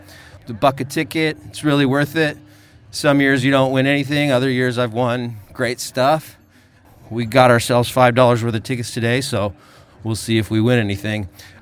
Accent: Las Vegas, Nevada, United States; born there; Oh, that's where I was born.

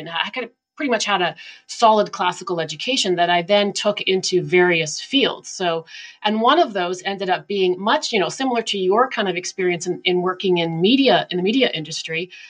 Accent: Canada; for me, as a Canadian, I was astounded that we had municipalities that would be challenged in, you know, submitting financials

